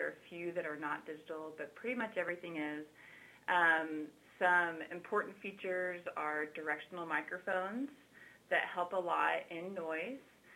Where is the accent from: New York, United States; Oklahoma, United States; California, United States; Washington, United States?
Oklahoma, United States; Norman; moved away as an adult; now in Texas; I grew up in Norman, Oklahoma, moved to Texas when I was 18 to attend Baylor University.